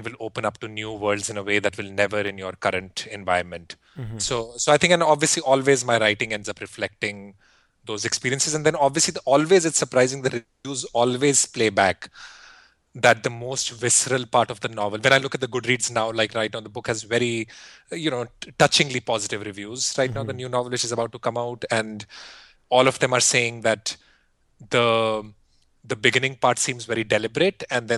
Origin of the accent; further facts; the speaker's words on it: northern India, India; also born or lived in Delhi; I grew up in Northern India, up in the Himalayas for a good part of my childhood